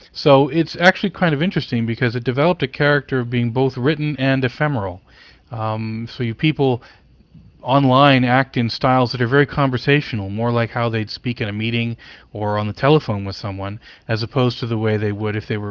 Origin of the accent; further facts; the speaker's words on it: Canada; Well, I grew up in Canada, and Canada had not been connected to the internet as much as the U.S.